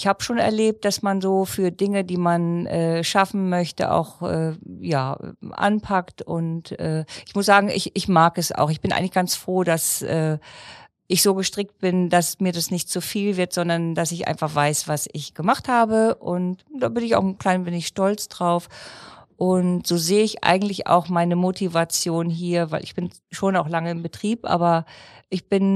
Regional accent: Lower Saxony, Germany; ich habe meine Kindheit im Hümmling verbracht und bin sozusagen aufgewachsen auf einem Bauernhof. Mhm. Schule, Kindergarten, diese ganzen Dinge habe ich in einem Dorf, in einem kleinen Dorf erlebt

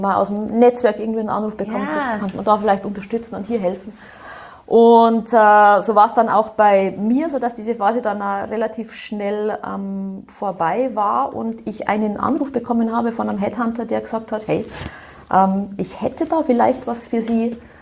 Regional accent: Bavaria, Germany; Ich bin im Bayerischen Wald aufgewachsen, also in durchaus schneesicheren Region.

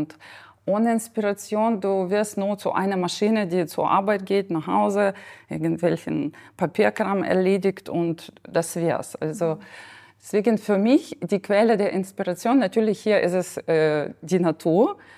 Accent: Ukraine; German is a second language; now in Germany; was für mich in Deutschland schwierig war, dass ich habe natürlich viel weniger Freiheit gefühlt als in meiner Heimat, als in der Ukraine.

